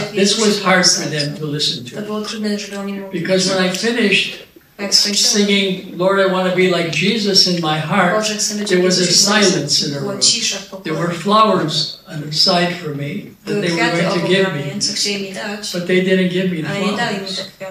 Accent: United States; And so I was supposed to be in Poland, but I grew up in America. But God sent me back to Poland, the job is not over.

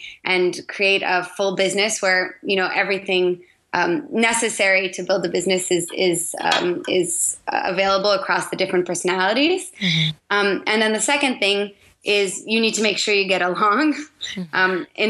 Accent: Belgium; now in New York, United States; Yeah, I'm originally from Belgium.

